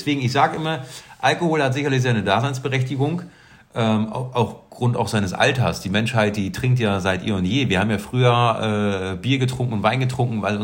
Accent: Germany; was ich dann wiederum spannend fand als Deutscher war, drüben ist ja mit dem Mülltrennen alles ein bisschen anders.

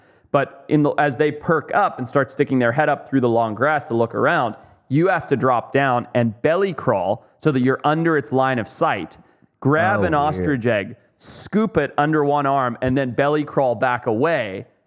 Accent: Zimbabwe; So when I was a kid growing up in Zimbabwe, you know, in America, you got PlayStation. In Zimbabwe, you got stick rock and ostriches.

